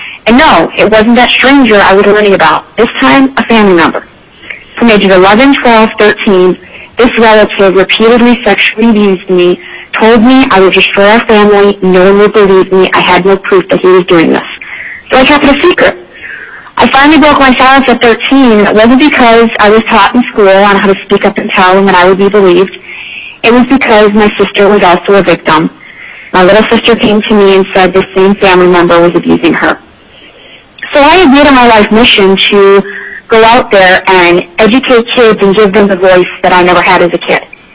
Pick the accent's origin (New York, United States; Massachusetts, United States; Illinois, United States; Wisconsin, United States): Illinois, United States; I passed it first in my home state of Illinois